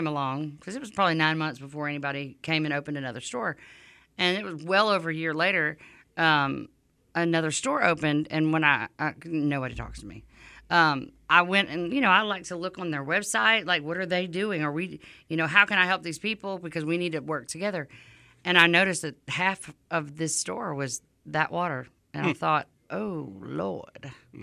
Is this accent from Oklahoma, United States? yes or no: no; Louisiana, United States; And that's my home state.